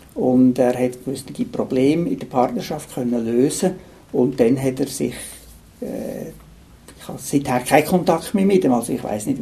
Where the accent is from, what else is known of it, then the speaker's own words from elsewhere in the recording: Lucerne, Switzerland; Also ich bin in Luzern aufgewachsen. Damals war Luzern noch sehr katholisch gewesen. Wir sind in einer katholischen Familie, also wir waren Ministrant und ich habe 3 Brüder